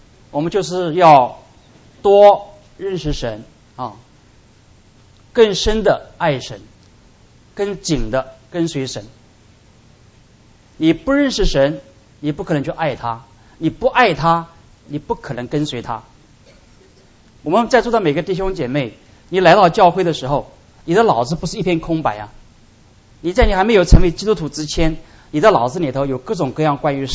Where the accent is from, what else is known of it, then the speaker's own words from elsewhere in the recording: China; 我们中国人